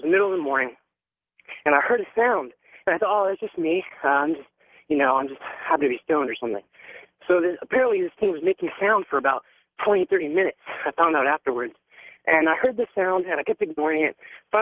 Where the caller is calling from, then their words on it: San Dimas, California, United States; I'm calling from San Dimas, actually.